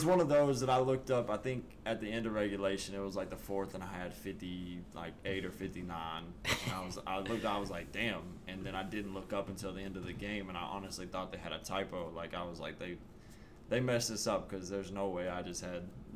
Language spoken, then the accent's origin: English; Arkansas, United States; I grew up in a town of 1,100 people. My graduating class was 52. So super small.